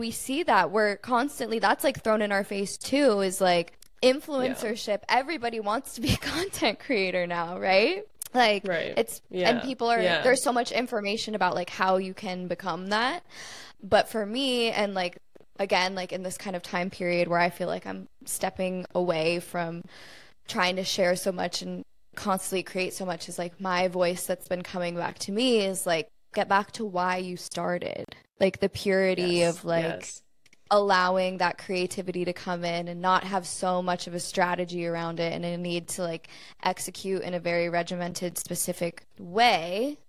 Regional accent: United States; Like, this is the world that we live in, America. Yeah. Like, we're American.

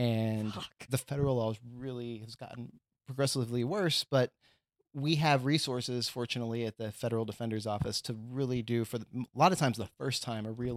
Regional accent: Texas, United States; I'm from Texas. And okay. I grew up seeing folks or hearing about folks getting executed. Capital punishment in Texas is a big deal.

